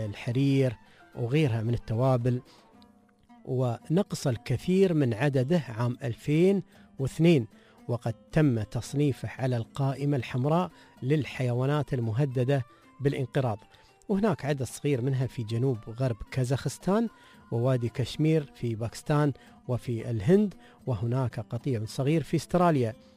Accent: United Arab Emirates

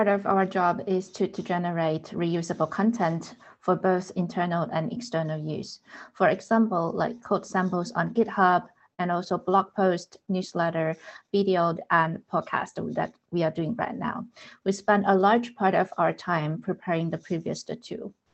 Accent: Taiwan; now in Berlin, Germany; I'm based in Berlin in Germany. Originally, I come from Taiwan.

